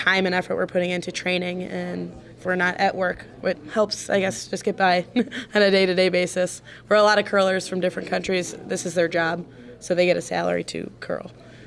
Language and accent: English; Madison, Wisconsin, United States; Growing up in Madison, we have a lot of Olympic curlers who have come through this club.